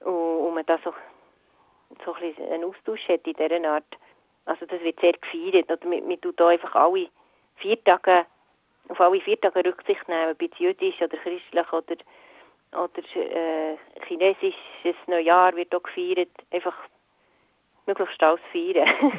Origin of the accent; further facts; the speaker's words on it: Bern, Switzerland; accent: Bernese German; first language Bernese German; now in United States; Ich würde jetzt nicht eigentlich auffallen als Nicht-Amerikaner, aber wenn ich dann in ländlichen Gebieten Berndeutsch rede mit meinen Kindern